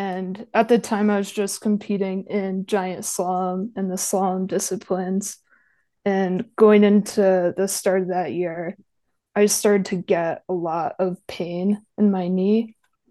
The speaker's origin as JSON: {"language": "English", "town": "Saranac Lake", "region": "New York", "country": "United States", "also_born_or_lived": "Bozeman", "lives_now": "Santa Fe, United States"}